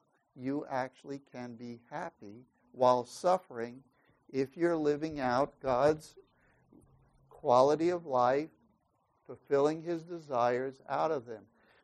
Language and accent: English; New York City, New York, United States; I grew up in New York, and for a while I grew up in the city. And when I say city, I mean city. Probably at 7 years old, I was hopping subway trains and going around.